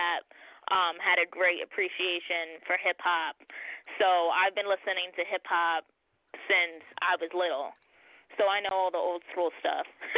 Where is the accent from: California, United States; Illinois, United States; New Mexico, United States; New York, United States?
New York, United States; Yeah, I'm from New York, but there's a lot of places upstate, like Hunter Mountain.